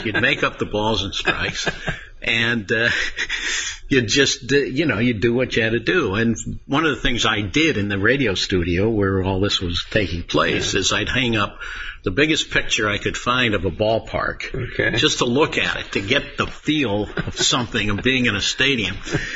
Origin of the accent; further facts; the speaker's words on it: Detroit, Michigan, United States; I grew up in Detroit